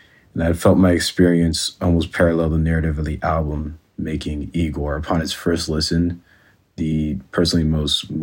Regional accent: Virginia, United States; I'm from Virginia

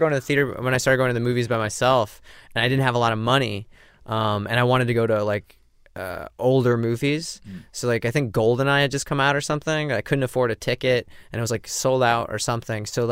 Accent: Chicago, Illinois, United States; also born or lived in Michigan; I mostly grew up in Chicago. I grew up in Chicago, but we split time in Michigan

